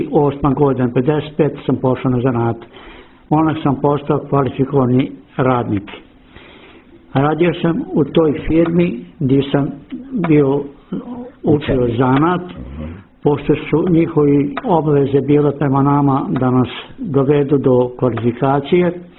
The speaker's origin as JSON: {"language": "Serbian", "town": "Kikinda", "region": "Vojvodina", "country": "Serbia", "tie": "born or raised there", "said": "Ja sam rođen u Kikindi 19.9.39. godine."}